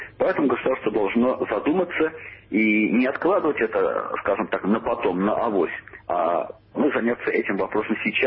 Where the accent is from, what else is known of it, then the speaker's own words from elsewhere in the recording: Russia; Я, как россиянин, как гражданин России, как мусульманин